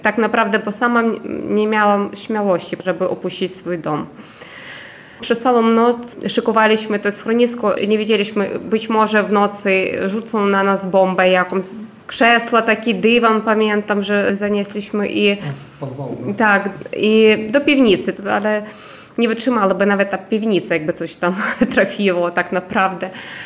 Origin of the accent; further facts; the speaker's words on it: Ukraine; Polish is a second language; moved away as an adult; now in Poland; Przyjechałam z Ukrainy, kiedy wybuchła wojna. Przyjechałam wraz z dziećmi, ze swoimi rodzicami.